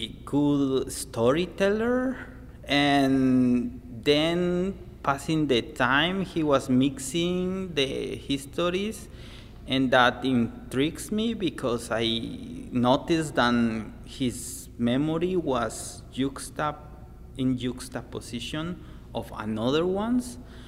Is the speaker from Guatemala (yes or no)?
yes; Jocotenango, Sacatepéquez, Guatemala; I grew up in Jocotenango, which is a small like town outside Antigua Guatemala, which is one of the first and main cities in Central America.